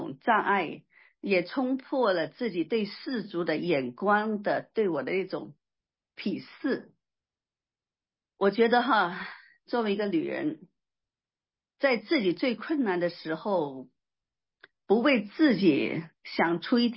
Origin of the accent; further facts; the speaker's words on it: Guangdong, China; moved away as an adult; now in Seattle, United States; 我是信徒哈，我是来自中国的广东省，我是客家人哈，我的祖籍是客家人